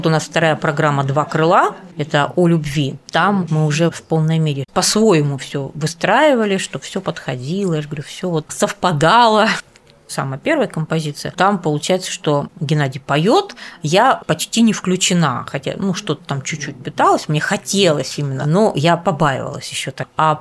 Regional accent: Krasnodar Krai, Russia; born there; also born or lived in Saint Petersburg; now in Moscow, Russia; Я вот родилась не в Москве, а довольно далеко, в Краснодарском крае. Не везде возможность была ходить в театр и посещать. Потом вот я и училась в Питере, в университете.

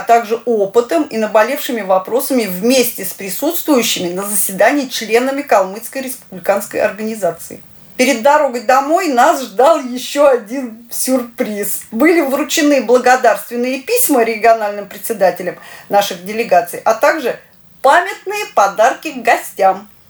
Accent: Volgograd, Volgograd Oblast, Russia; я из Волгограда.

